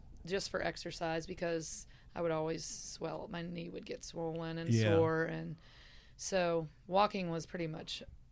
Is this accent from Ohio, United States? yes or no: yes; Rayland, Ohio, United States; I'm actually from Ohio.